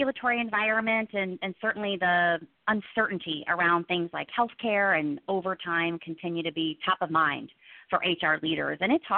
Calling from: Richmond, Virginia, United States; In fact, I'm calling in from Richmond, Virginia today.

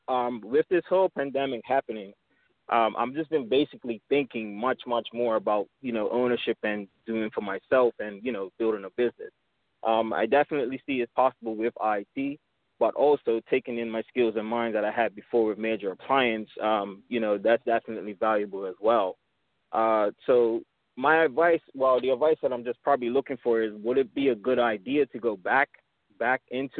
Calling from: West Palm Beach, Florida, United States; I'm calling from West Palm Beach, Florida.

